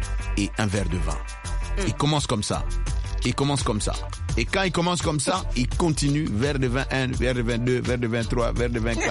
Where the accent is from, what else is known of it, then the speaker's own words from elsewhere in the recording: Kinshasa, DR Congo; tu sais ce qu'on dit chez moi à Kinshasa